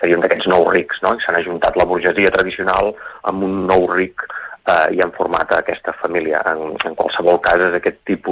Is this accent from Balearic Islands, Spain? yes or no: no; Catalonia, Spain; born there; jo sóc nascut a l'Empordà, conec molt aquest paisatge